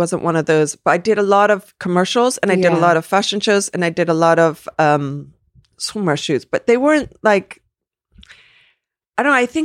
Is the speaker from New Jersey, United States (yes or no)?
yes; New Jersey, United States; And we're from New Jersey. You know, you wear Speedos to the local swimming pool and that's it.